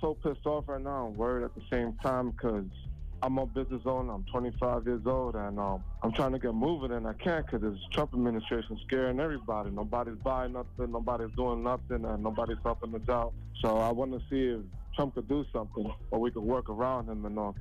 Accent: Brooklyn, New York, United States; Yeah, because I'm a Dominican, born and raised in Brooklyn, so...

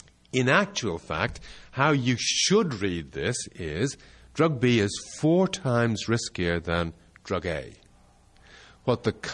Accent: Ireland; I'm Irish and Catholic background, so I can say this and maybe the rest of you can't.

